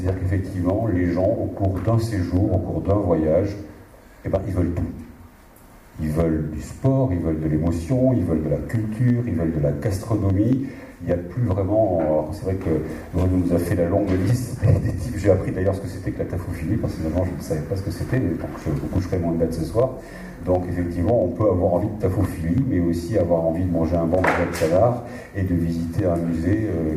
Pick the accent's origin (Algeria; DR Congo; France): France; Biarritz, Nouvelle-Aquitaine; moi je me rappelle dans mon enfance à Biarritz